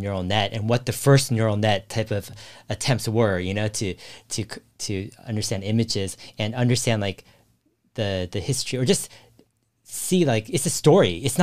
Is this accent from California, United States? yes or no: yes; San Jose, California, United States; I grew up in San Jose.